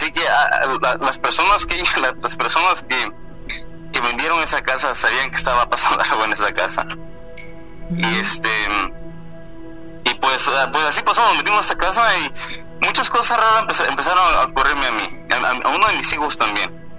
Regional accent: Oaxaca, Mexico; De Oaxaca.

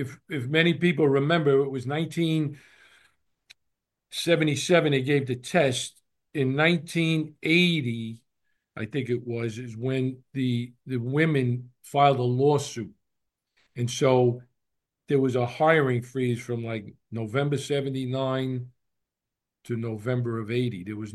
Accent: Long Island, New York, United States; I was a kid from Long Island.

